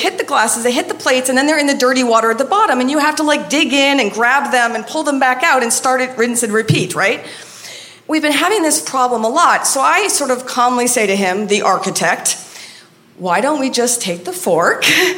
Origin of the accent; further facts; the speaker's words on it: Maine, United States; his family from Iran and how I'm from Maine